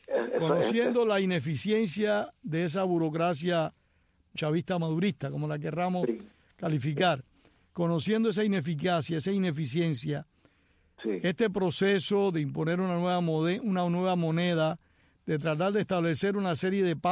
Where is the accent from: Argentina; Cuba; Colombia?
Cuba; Bueno, yo como cubano nunca pensé que eso podía ocurrir.